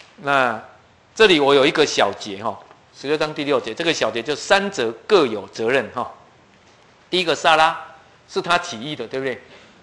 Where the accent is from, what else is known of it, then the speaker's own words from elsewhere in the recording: Taiwan; 我们台湾人要讲什么，你没有读历史，你讲不出话来啊！